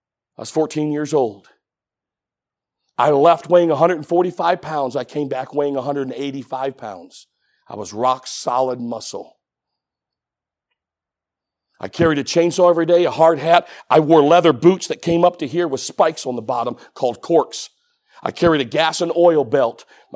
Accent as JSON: {"language": "English", "region": "Michigan", "country": "United States", "tie": "born or raised there", "said": "But I grew up in Michigan, and we couldn't wait for the first snow."}